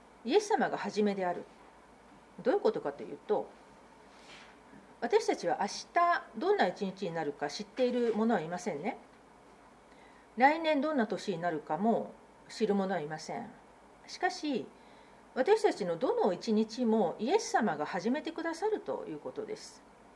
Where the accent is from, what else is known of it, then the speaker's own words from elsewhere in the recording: Kyushu, Japan; 私の実家の猫のお話をしてくれたんです。ちょうど九州の実家の